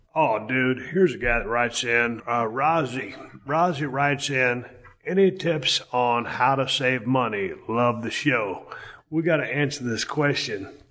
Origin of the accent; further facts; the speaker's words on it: Edna, Texas, United States; I know when I was growing up in Edna, Texas, when my dad, every month, he would balance our check